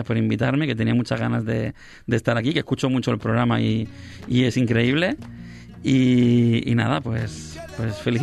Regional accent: Sabadell, Catalonia, Spain; Además que los de Sabadell tenemos algo especial, que es que somos muy de Sabadell.

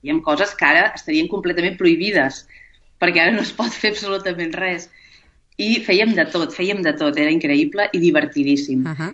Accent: Sabadell, Catalonia, Spain; born there; A Sabadell.

